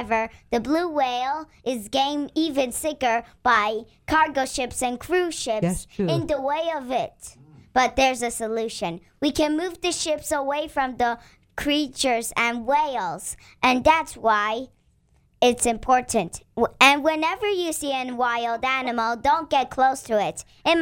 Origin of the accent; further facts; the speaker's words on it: Florida, United States; also born or lived in Greece; from Florida, born in Greece, 2008.